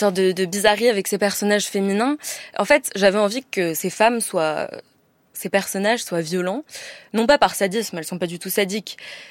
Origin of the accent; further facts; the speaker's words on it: Marseille, Provence-Alpes-Côte d'Azur, France; Moi, j'ai grandi à Marseille.